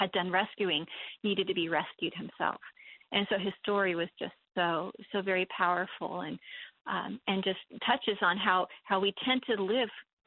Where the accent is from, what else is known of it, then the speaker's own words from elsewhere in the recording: United States; as an American, my life would be very different from somebody who lived in the Middle East.